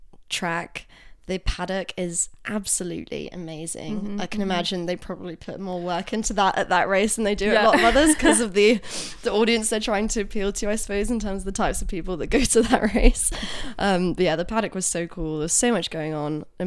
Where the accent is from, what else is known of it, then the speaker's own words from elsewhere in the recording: Dubai, United Arab Emirates; I grew up in Dubai, which is obviously very close to Abu Dhabi.